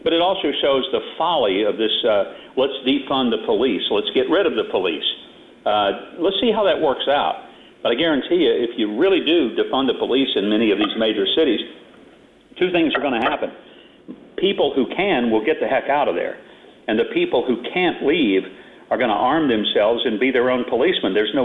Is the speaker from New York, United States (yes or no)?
no; Little Rock, Arkansas, United States; I wonder if in my hometown of Little Rock, if you're going to get rid of Bill and Hillary Airport.